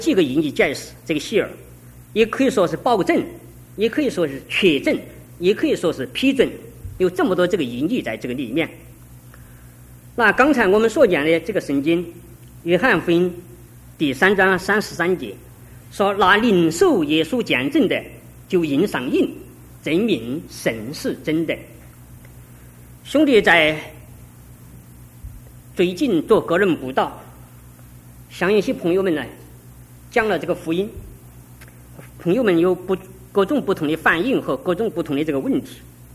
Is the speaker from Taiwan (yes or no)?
yes; Taiwan; 因为我说我是从台湾来的